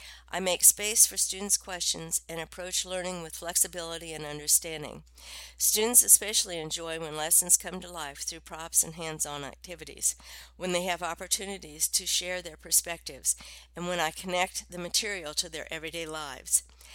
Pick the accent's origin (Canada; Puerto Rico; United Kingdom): Puerto Rico; San Sebastian; in my hometown of San Sebastian, Puerto Rico.